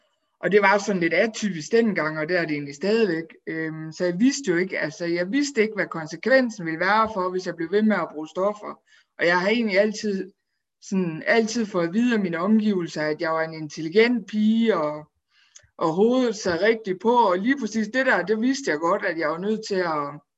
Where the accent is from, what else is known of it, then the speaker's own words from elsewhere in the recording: Viborg, Central Denmark Region, Denmark; Altså, jeg er 34 år gammel, og jeg er faktisk født og opvokset i Viborg.